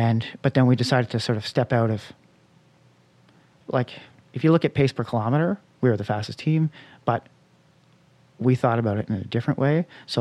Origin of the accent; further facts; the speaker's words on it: Montreal, Quebec, Canada; I grew up in Montreal, and I spent a lot of time here.